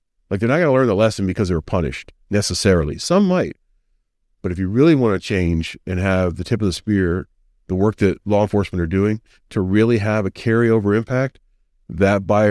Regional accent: Texas, United States; I'm proud of that as a Texan.

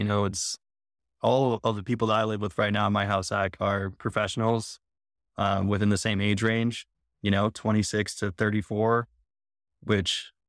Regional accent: Minnesota, United States; Which, our winters here aren't even that bad. I'm from Minnesota. This is nothing, you know?

